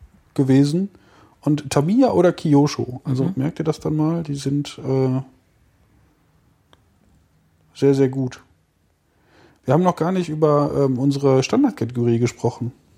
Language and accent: German; Lüdenscheid, North Rhine-Westphalia, Germany; ich komme ja eigentlich aus Lüdenscheid, beziehungsweise habe da lange gewohnt und da gab es von mir in Laufentfernung eine Bahn dafür.